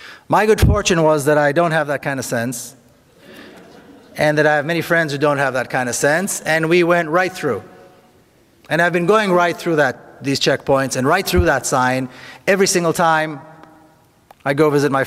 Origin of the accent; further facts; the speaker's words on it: Jerusalem, Jerusalem District, Israel; born or raised there